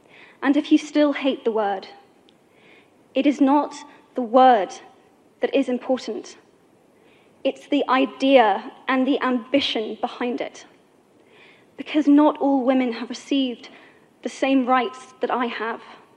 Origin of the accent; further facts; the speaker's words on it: United Kingdom; I am from Britain, and I think it is right that I am paid the same as my male counterparts.